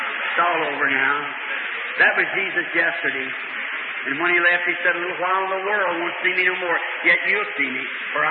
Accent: United States; I'm an American. I love my country.

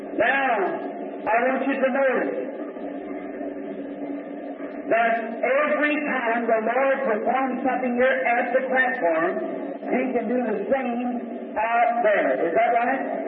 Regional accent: Ireland; Just being an Irishman, you know, and trying to do things, just hurrying to it.

